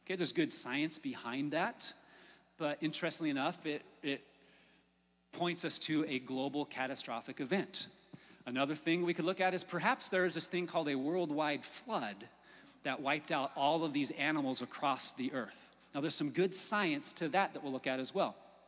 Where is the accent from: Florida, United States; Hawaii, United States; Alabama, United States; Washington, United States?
Washington, United States; I'll never forget as a six-year-old standing in my backyard watching Mount St. Helens, because I come from Washington State, and I got to see it live firsthand.